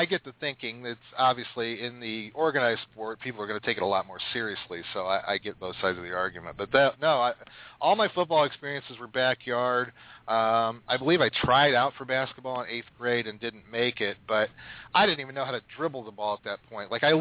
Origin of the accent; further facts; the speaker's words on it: Akron, Ohio, United States; No. I grew up in Ohio. I grew up in the Akron, Cleveland area.